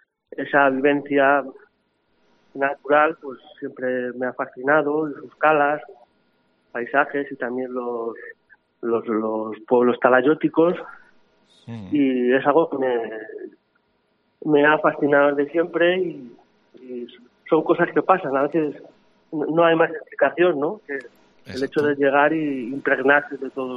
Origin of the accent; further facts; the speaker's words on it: Zamora, Castile and León, Spain; born there; also born or lived in Valladolid / Salamanca / Paris / Edinburgh; now in Valencia, Spain; Yo, bueno, nací en Zamora, pero bueno, luego he vivido en muchos sitios, en Valladolid, también, en Salamanca, en París, en Edimburgo, y ahora llevo muchos años viviendo en Valencia